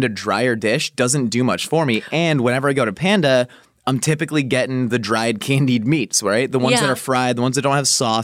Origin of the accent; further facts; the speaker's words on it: West Coast, United States; you and I have certain biases growing up on the West Coast, which is, of course, absolutely true.